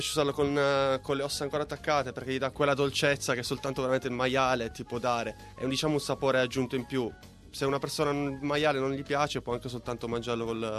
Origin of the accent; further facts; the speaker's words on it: Piedmont, Italy; Io sono di parte perché sono cresciuto in Piemonte